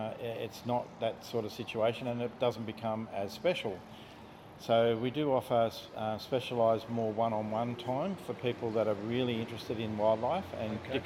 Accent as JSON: {"language": "English", "region": "South West England", "country": "United Kingdom", "tie": "born there", "said": "I was born in Devon where his zoo is."}